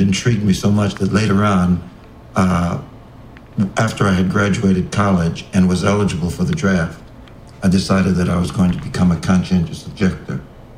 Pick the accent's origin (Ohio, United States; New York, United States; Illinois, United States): New York, United States; New York City; as I grew up in New York City, I heard a lot of racial epithets.